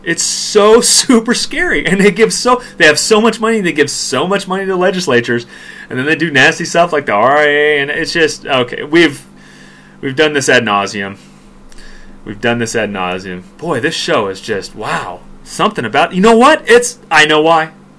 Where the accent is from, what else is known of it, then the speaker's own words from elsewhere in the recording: United States; I'm just an American loving convenience.